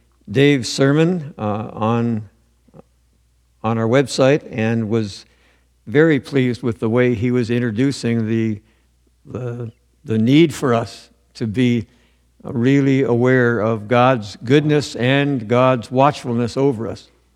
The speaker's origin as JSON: {"language": "English", "town": "Toronto", "region": "Ontario", "country": "Canada", "said": "was from central Michigan, Lansing. I was from Toronto."}